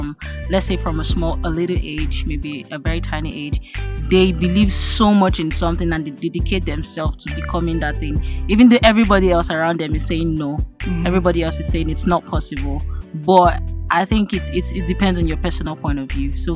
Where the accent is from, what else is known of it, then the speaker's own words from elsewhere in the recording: Nigeria; like wherever I go to, like that's the first thing I identify myself is … And then you have to know that I'm from Nigeria.